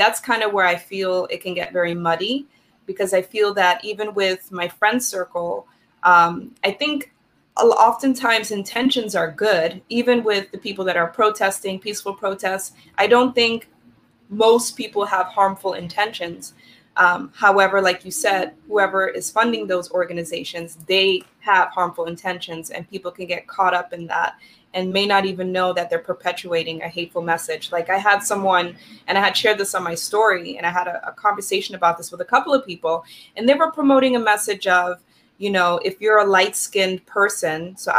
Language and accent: English; Netherlands; also born or lived in Germany; So I was born in Germany. I grew up in the Netherlands. And so growing up in the Netherlands, I was severely bullied